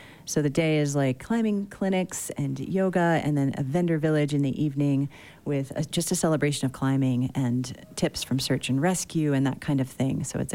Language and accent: English; Utah, United States; because I'm from the Wasatch back as well.